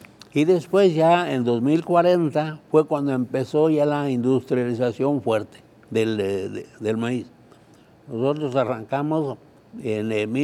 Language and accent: Spanish; Yuriria, Guanajuato, Mexico; born there; Nací en Yuriria, Guanajuato.